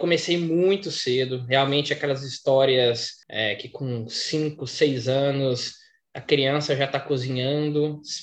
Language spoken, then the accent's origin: Portuguese; Belo Horizonte, Minas Gerais, Brazil; eu entrei na faculdade aos 17, em Belo Horizonte, minha cidade natal